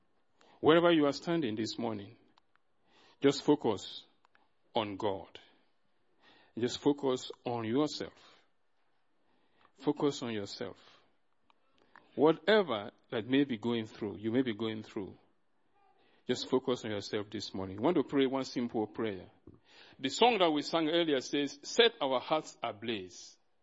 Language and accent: English; Nigeria; When I was growing up in Nigeria, and I was always in church in Nigeria